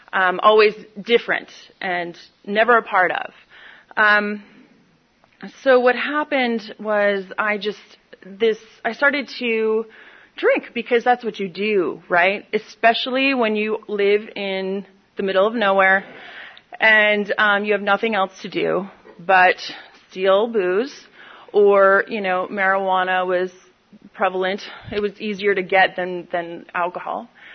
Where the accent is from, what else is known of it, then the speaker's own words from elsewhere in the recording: New York, United States; I'm from New York. I'm from where there's cows, upstate New York, and it's really beautiful, really close to Vermont.